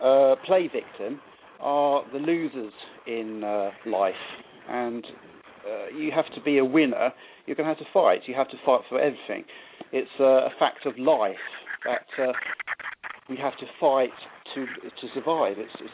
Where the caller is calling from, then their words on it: United Kingdom; I'm calling in from Britain